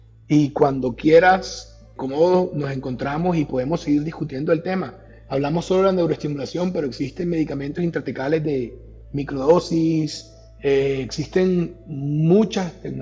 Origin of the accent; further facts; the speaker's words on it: Barranquilla, Atlántico, Colombia; yo soy médico anestesiólogo, estudié en la ciudad de Bogotá, yo soy barranquillero